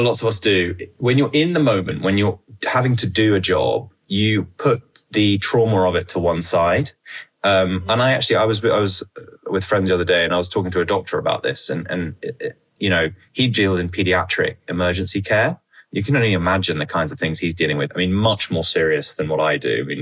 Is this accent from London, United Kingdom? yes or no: yes; London, United Kingdom; So I was born and raised in West London. I'm an only child.